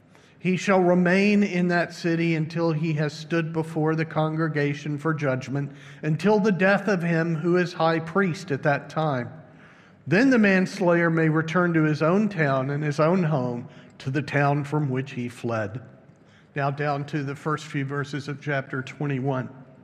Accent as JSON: {"language": "English", "town": "Dallas", "region": "Texas", "country": "United States", "said": "Sometimes our hometown pride is expressed in slogans. I come from the Dallas area. It's called Big D."}